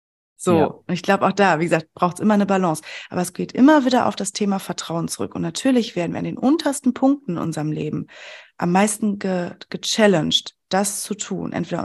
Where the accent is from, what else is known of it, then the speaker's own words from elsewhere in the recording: North Rhine-Westphalia, Germany; ich komme aus dem Sauerland